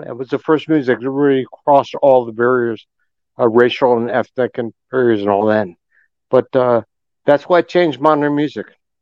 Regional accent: Chicago, Illinois, United States; Young age, I was in Chicago. Chicago is my home, and I love Chicago more than anything.

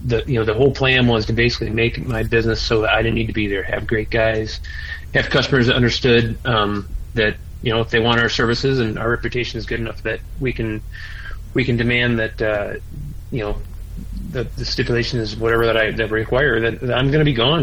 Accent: Michigan, United States; growing up in Michigan, I didn't know that there's over-the-counter tags

